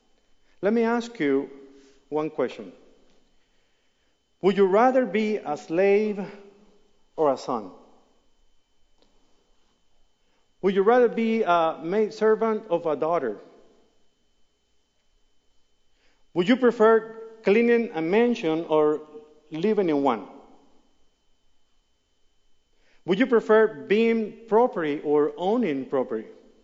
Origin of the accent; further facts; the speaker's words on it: Mexico; English is a second language; originally I'm from Mexico. That's why this funny accent that you're listening to me. And I grew up as a very religious boy.